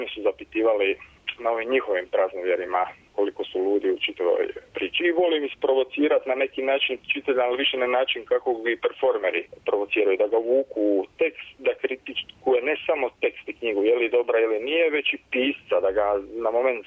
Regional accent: Senj, Lika-Senj County, Croatia; sam i sam odrastao u Senju, u jednom vrlo tvrdo katoličkom gradu, živio sam s djedom ateistom i bakom vjernicom

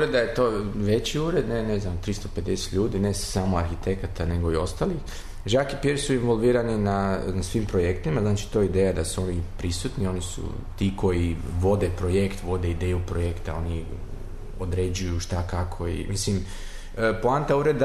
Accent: Zagreb, City of Zagreb, Croatia; moved away as an adult; also born or lived in Makarska / United States; now in Basel, Switzerland; znači ja sam rođen u Makarskoj, inače. U Zagrebu sam odrastao, išao u školu, završio srednju školu i posle srednje škole sam otišao na studije arhitekture u Americi

